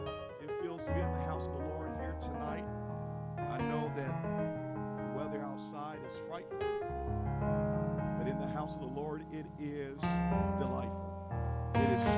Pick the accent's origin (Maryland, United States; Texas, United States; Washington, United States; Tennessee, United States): Tennessee, United States; Memphis; now in Kansas City, United States; I know Pastor McCoy said I'm from Memphis originally, but I married a St. Louis girl, and she'll be with me tomorrow with her kids.